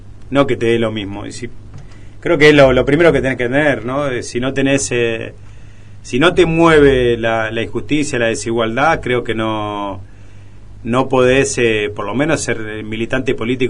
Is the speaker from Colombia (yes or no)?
no; General Rodríguez, Buenos Aires Province, Argentina; Nací acá en Rodríguez, sí, sí. Tengo cuatro hermanas. Mis padres no eran de Rodríguez, pero vinieron en los años 80, antes, en los 70, fines de los 70, a vivir a General Rodríguez.